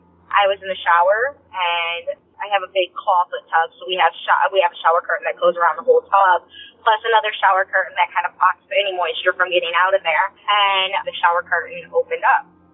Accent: Illinois, United States; I'm from Northern Illinois.

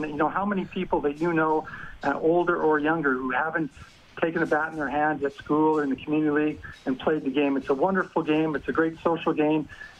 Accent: Canada; I'm not American. I'm Canadian, and I'm proudly Canadian.

